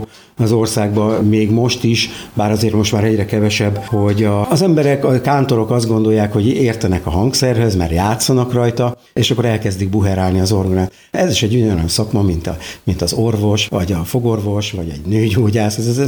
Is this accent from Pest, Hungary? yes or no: yes; Taksony, Pest, Hungary; also born or lived in Budapest; mivel én Taksonyban születtem, illetve Budapesten születtem, de Taksonyban gyerekeskedtem, Pestre közel följártunk